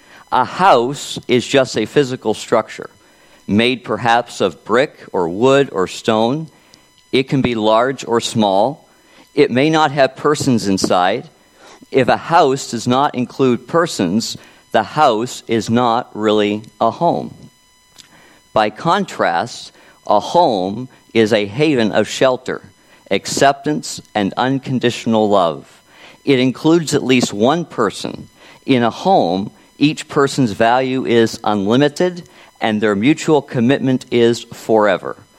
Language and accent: English; Florida, United States; I first heard this outline preached by a former pastor of mine growing up in Florida, Pastor Jerry Lancaster.